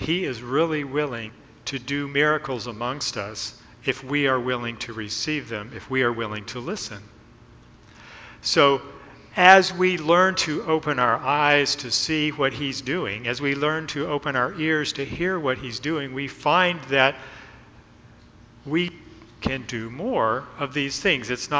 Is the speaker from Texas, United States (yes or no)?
yes; Texas, United States; It's like, I'm from Texas. It's dry in most of the parts of Texas that I lived in.